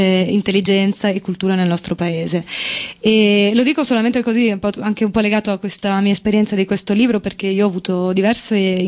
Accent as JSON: {"language": "Italian", "town": "Treviso", "region": "Veneto", "country": "Italy", "said": "mi sento offesa da veneta doc, da trevigiana doc"}